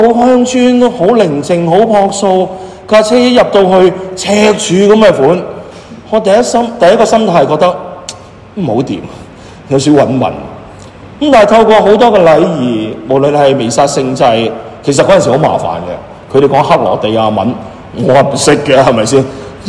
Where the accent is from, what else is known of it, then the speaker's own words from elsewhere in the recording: Toronto, Ontario, Canada; 我是来自加拿大的多伦多的，